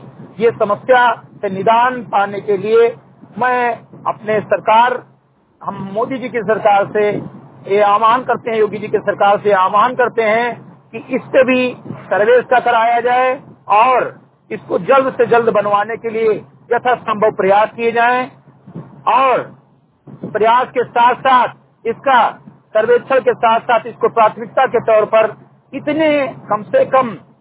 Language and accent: Hindi; Chandrigarh, Uttar Pradesh, India; एक सामाजिक कार्यकर्ता ग्राम सभा चंद्रीगढ़ विकासखंड मेनपुरवा जनपद बहराइच का रहने वाला हूँ।